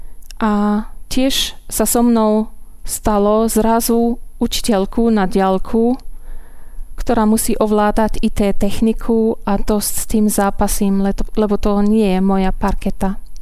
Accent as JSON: {"language": "Slovak", "region": "western Germany", "country": "Germany", "moved": "yes", "lives_now": "Slovakia", "said": "a chodím do evanjelického zboru v Radvani. Pochádzam zo západného Nemecka, ale žijem na Slovensku už vyše 20 rokov. Vyrastla som v kresťanskej rodine."}